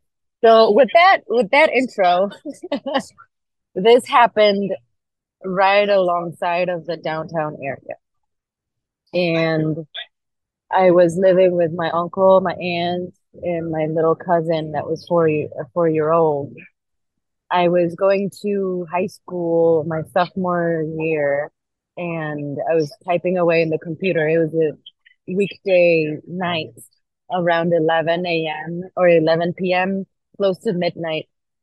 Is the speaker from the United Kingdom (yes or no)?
no; Aguascalientes, Mexico; I'm from Aguascalientes, Mexico, in the middle of the Republic. So if you draw a circle in the map of Mexico, it's right in the middle.